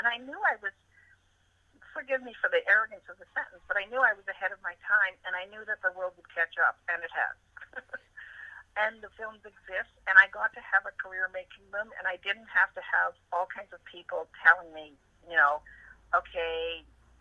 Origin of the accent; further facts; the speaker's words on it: Canada; I felt like that character almost represented me as a Canadian vis-a-vis England